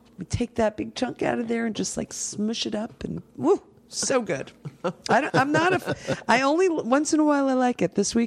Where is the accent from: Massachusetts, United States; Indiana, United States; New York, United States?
New York, United States; Staten Island; So on Staten Island, growing up on Staten Island, we had a place called the Staten Island Pickle Works.